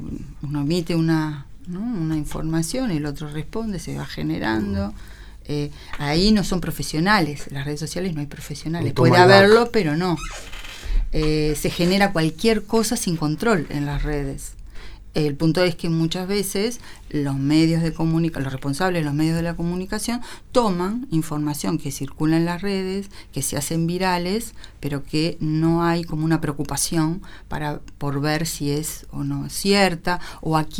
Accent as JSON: {"language": "Spanish", "country": "Uruguay", "said": "sería deseable que aunque perdiéramos, Uruguay, también siguiéramos siendo de la Celeste."}